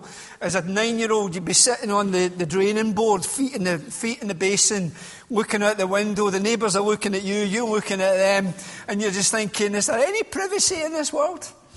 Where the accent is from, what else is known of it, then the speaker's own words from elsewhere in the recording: Glasgow, Scotland, United Kingdom; now in Witney, United Kingdom; As you can tell, I'm not from Slough. I'm actually from Whitney in West Oxfordshire. And that's fooled you, doesn't it? I'm only about an hour up the road this morning. Obviously, originally, I am from Glasgow.